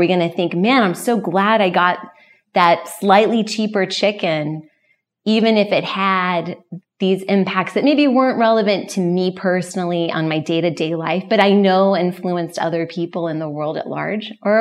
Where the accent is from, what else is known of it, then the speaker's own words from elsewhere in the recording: Oklahoma, United States; And the community that we've built and was sort of already there in essence because I grew up in Oklahoma has been amazing for us.